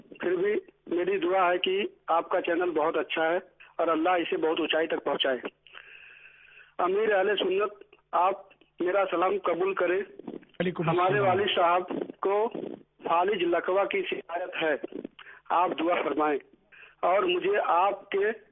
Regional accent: India; now in Saudi Arabia; جی میں انڈیا کا ہوں اور سعودی عرب میں کام کرتا ہوں.

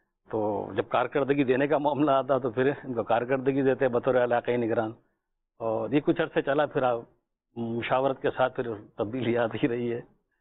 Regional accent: Karachi, Sindh, Pakistan; also born or lived in Hyderabad; بہت زیادہ بچپن میں حیدرآباد سے کراچی کے والد صاحب کے ساتھ آنا ہوا.

